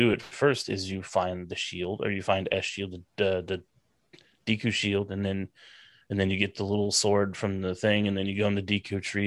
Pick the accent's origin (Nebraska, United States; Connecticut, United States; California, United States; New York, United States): California, United States; Fountain Valley; born there; now in Phoenix, United States; I was born 1983 in Southern Orange County, a little town called Fountain Valley. I guess they have a hospital there. My mom and dad lived there at the time.